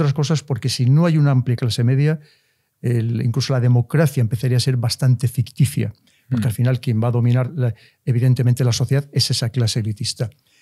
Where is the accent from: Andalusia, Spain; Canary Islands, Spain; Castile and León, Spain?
Castile and León, Spain; León; yo soy de León, soy de origen muy humilde, de un barrio que se llama El Crucero, que además este barrio del Crucero está al otro lado del río Bernesga, en cierto modo un poco separado del resto de la ciudad.